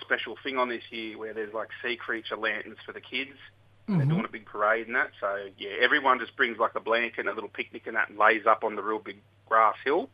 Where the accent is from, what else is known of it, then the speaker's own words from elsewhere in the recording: Karua, New South Wales, Australia; I'm from Karua, just north of Newcastle here. So grandmother's Warra, my mob.